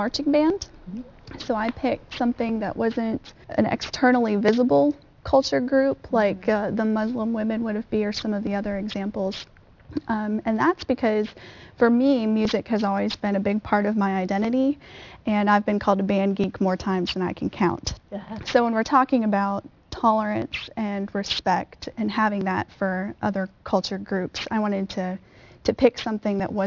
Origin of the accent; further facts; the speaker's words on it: Pennsylvania, United States; I grew up in Pennsylvania and liked country music and got picked on for that. It's not as cool there as it is in Nashville.